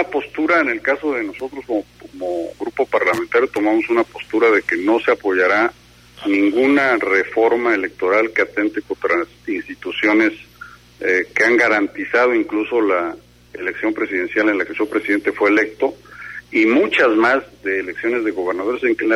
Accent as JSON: {"language": "Spanish", "country": "Mexico", "said": "Todos somos mexicanos y al final de cuentas todos buscamos de nuestra trinchera el bien para nuestro país."}